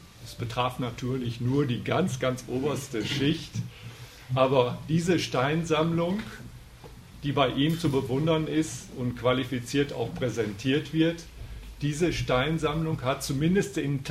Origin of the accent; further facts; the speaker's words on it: Borken, North Rhine-Westphalia, Germany; born there; now in Altenberge, Germany; Ich bin in Borken geboren und jetzt hier in Altenberge.